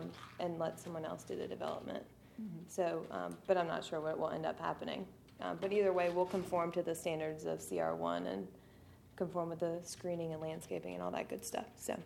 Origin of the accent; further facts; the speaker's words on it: Salisbury, North Carolina, United States; But for the record, I grew up in Salisbury, so I'm very familiar with the area.